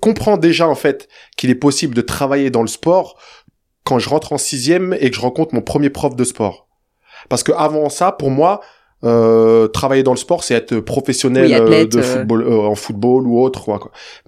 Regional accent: Saint-Cyr-l'École, Île-de-France, France; also born or lived in Le Chesnay; Je suis né en 1980, donc en 1980 dans les Yvelines. Je suis né au Chênaix. Ensuite, on déménage quand je suis très jeune dans la ville de Saint-Cyr, pas loin de Versailles, petite cité HLM.

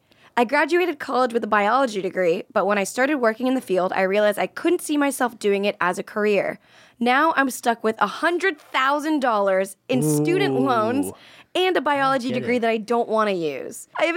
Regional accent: Florida, United States

